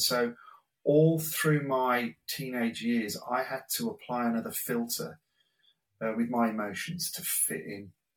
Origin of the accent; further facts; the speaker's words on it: Hereford, West Midlands, United Kingdom; born there; My claim to fame is I was born in Hereford in the UK because my dad served with the Special Air Service for around 5 years.